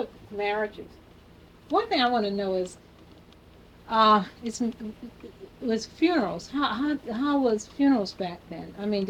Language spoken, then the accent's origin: English; Columbia, South Carolina, United States; No, I'm from Columbia, so I don't know.